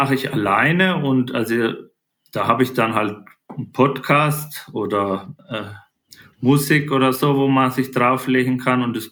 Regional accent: Germany; ich bin im Spessart aufgewachsen, am Fluss Main in der Mitte Deutschland

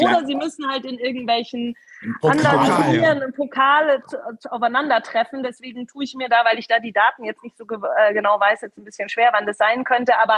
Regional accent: Herrsching, Bavaria, Germany; Ich bin in Hersching aufgewachsen. Ich bin dann erst zum Studium nach München gezogen

